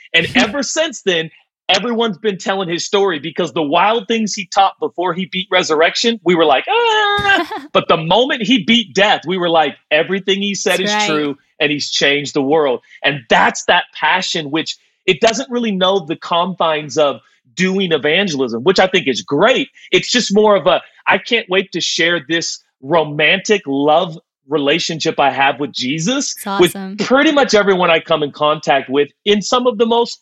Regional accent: Portland, Oregon, United States; The motto of Portland is keep Portland weird. I was born and raised in Portland.

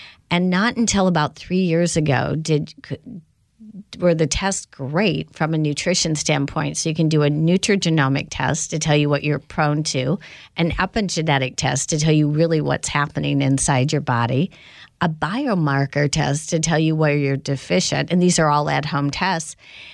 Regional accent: Indiana, United States; And then growing up in Indiana, it's not unusual for, well, we had dirt bikes and my dad loved tennis

